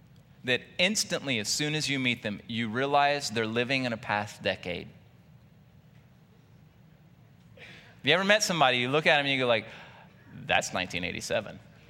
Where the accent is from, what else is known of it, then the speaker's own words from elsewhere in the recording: Louisiana, United States; you grew up in Cajun land, I grew up more Cajun land than Lake Charles.